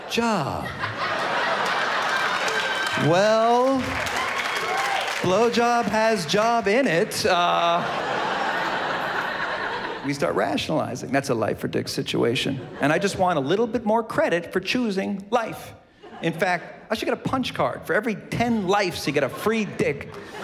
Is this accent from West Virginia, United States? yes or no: no; Bronx, New York, United States; See, I grew up in the Bronx, and one thing I learned growing up in the Bronx